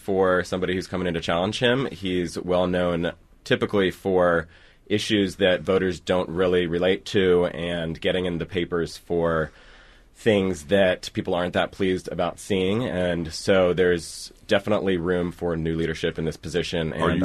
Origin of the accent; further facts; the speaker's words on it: Virginia, United States; I grew up in Northern Virginia and grew up knowing D.C. very well. I grew up going to church in Northeast.